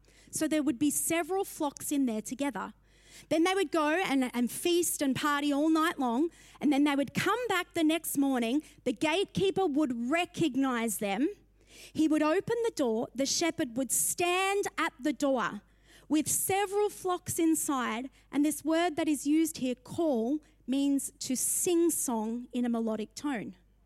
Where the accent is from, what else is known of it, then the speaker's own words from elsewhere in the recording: Brisbane, Queensland, Australia; I'm from Brisbane. I actually know exactly where I am.